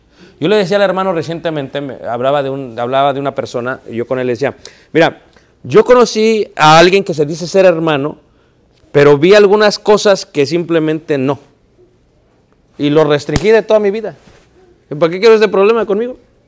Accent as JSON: {"language": "Spanish", "region": "Mexico City", "country": "Mexico", "tie": "born or raised there", "said": "Yo crecí en Ciudad de México."}